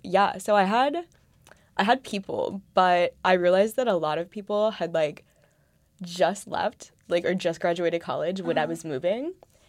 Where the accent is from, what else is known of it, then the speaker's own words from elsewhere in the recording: Columbus, Ohio, United States; also born or lived in San Diego; I moved from San Diego. So I'm from Ohio.